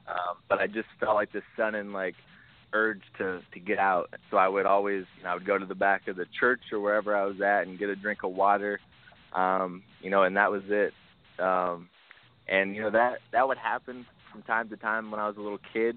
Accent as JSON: {"language": "English", "town": "Hilliard", "region": "Ohio", "country": "United States", "said": "So I'm originally from Hilliard, Ohio. So it's a real close suburb of Columbus."}